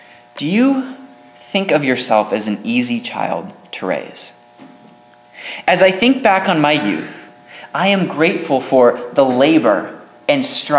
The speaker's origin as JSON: {"language": "English", "region": "California", "country": "United States", "tie": "born or raised there", "said": "I was growing up in California in a completely different area."}